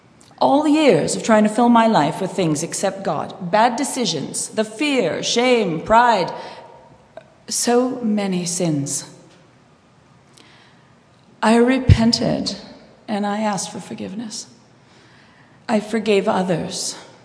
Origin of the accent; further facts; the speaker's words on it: Ontario, Canada; born there; I was born in Northern Ontario to parents, non-Christian parents